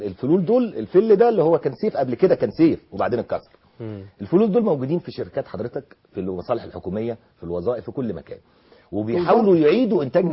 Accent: Egypt; كمان لنا خصائص احنا كشعب مصري

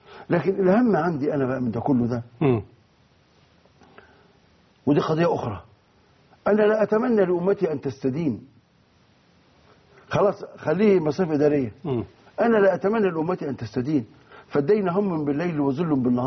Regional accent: Egypt; حتى عندنا في مصر

